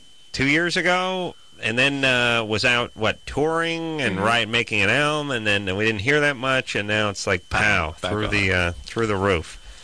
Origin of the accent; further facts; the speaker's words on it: Philadelphia, Pennsylvania, United States; No, I'm from Philly, too, so I'm hip to the Philly scene.